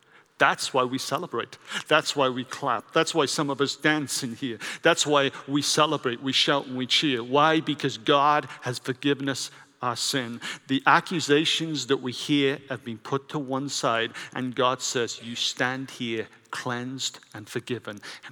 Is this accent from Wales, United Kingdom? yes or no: yes; Wales, United Kingdom; I grew up in Wales with the Welsh Revival.